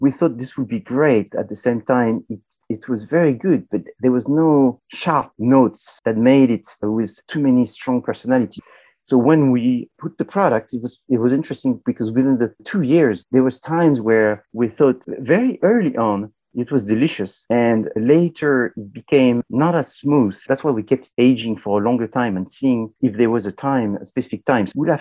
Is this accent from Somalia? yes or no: no; France; I'm from France